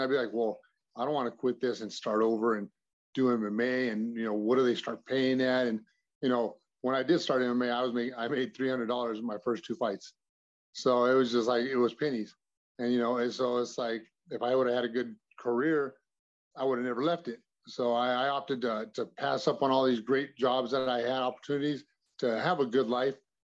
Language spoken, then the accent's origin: English; Yucaipa, California, United States; Well, I grew up, I like to call it Krypton, California, otherwise known, you know, as Yucaipa.